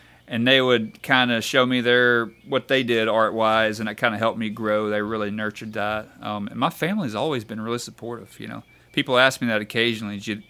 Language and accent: English; Wallerville, Mississippi, United States; Yeah, so when I was a kid, when I was a little kid, we lived in a place called Wallerville, which is towards New Albany.